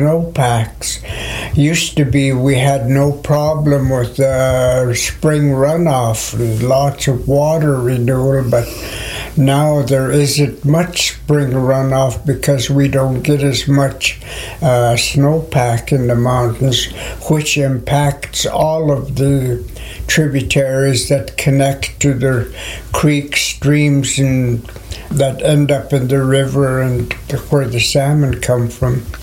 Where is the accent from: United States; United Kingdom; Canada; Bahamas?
Canada; Penticton, British Columbia; I was born and raised in Penticton. … I'm a Penticton Indian band member.